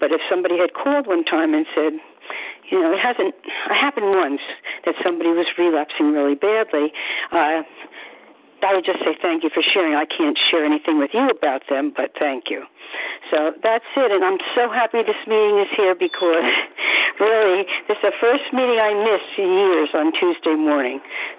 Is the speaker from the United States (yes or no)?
yes; New Jersey, United States; I'm from New Jersey, and I'm so grateful this meeting is here.